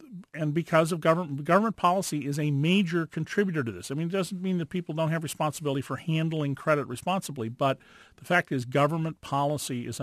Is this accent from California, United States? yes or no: yes; Santa Cruz, California, United States; when I was a boy growing up in Santa Cruz back in the 60s